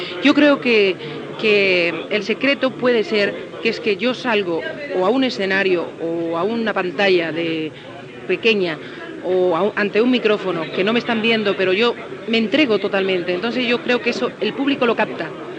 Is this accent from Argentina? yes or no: no; Seville, Andalusia, Spain; Mira, yo soy sevillana, bueno, soy española, ¿no? Por supuesto, soy sevillana.